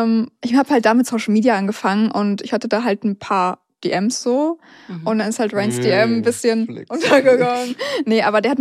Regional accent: Koblenz, Rhineland-Palatinate, Germany; Ich komme halt eigentlich aus Koblenz, also hier aus der Ecke

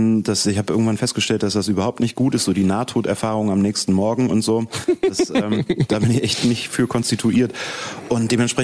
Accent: Eifel, Germany; Also, ne, ich bin in der Eifel aufgewachsen.

